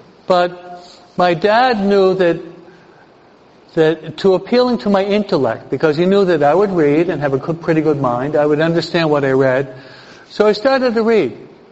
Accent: East Coast, United States; I'm betraying my age, right? I'm from the East Coast

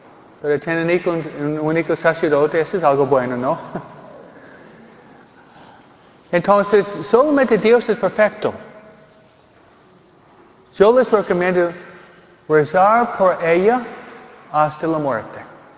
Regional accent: Michigan, United States; Tal vez venimos de Michoacán, yo vengo de Michigan.

